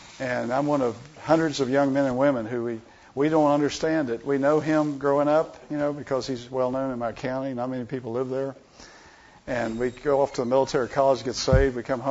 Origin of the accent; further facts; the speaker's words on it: Virginia, United States; sent me 1,800 miles away back to my home state in Virginia